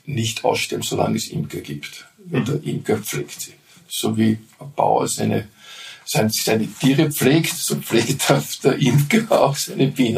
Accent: Vienna, Austria; Und als Wiener halt in Wien.

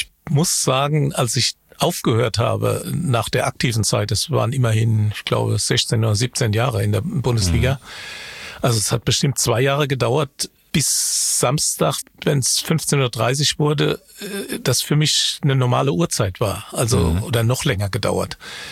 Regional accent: Worms, Rhineland-Palatinate, Germany; now in Hamburg, Germany; Nee, das mit Worms ist jetzt auch Vergangenheit. Also das ist halt meine Heimatstadt, wo ich herkomme und wo ich immer gerne zurückfahre. Aber ansonsten ist Hamburg schon meine Heimat geworden

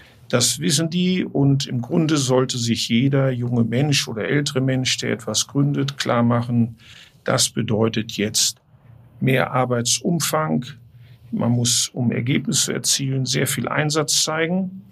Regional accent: Hildesheim, Lower Saxony, Germany; also born or lived in Bremen; Ich bin ja in Bremen geboren. Dann wohnten wir in Hildesheim, eine Kreisstadt, so 100.000 Einwohner, so eine 30, 40 Minuten entfernt von Hannover.

